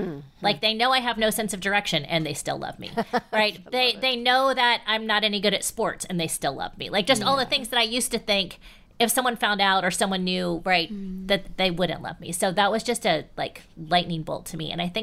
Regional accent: Columbus, Ohio, United States; now in Oxford, United States; I grew up in Columbus, Ohio. I now live in Oxford, Ohio, which is a college town.

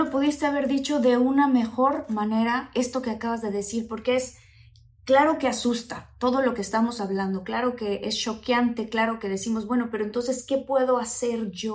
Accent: Mexico; En mi país, por ejemplo, en México

